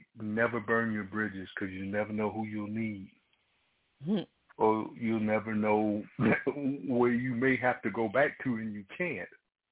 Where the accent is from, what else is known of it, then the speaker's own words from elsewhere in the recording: the South, United States; Plus, growing up in the South, you had our little white-sheeted heathens running around.